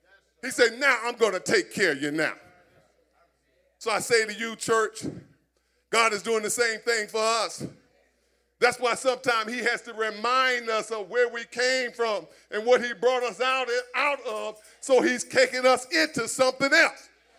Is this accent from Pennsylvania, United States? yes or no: yes; Philadelphia, Pennsylvania, United States; I was raised up in South Philly.